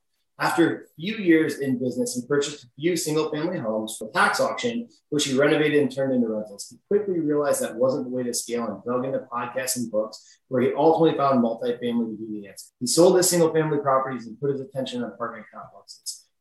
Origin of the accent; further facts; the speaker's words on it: Michigan, United States; And the cool thing is I'm from Michigan. So as I go home for Christmas this year